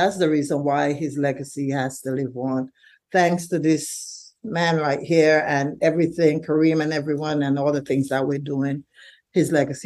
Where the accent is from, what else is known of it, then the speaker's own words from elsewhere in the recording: St. Vincent & Grenadines; now in Brooklyn, United States; So, like you said, we're from St. Vincent originally, but Tyler grew up in a home. We live on East 8th and Beverly in Brooklyn, and we've been living in this home for 31 years.